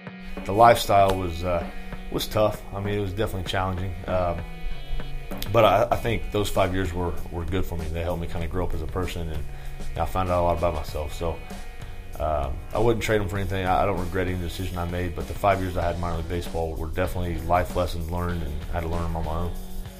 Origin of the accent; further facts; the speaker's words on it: Edmond, Oklahoma, United States; Yeah, I grew up in Edmond, Oklahoma. You know, it was a smaller town, smaller suburb of Oklahoma City. I went to Edmond Santa Fe High School.